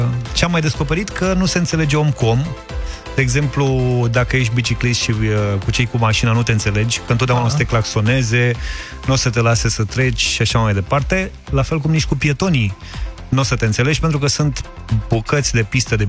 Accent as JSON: {"language": "Romanian", "region": "Moldavia", "country": "Romania", "moved": "yes", "lives_now": "Bucharest, Romania", "said": "eu ca bucureștean venit din Moldova cu mai multă vreme, nu știu chiar toate"}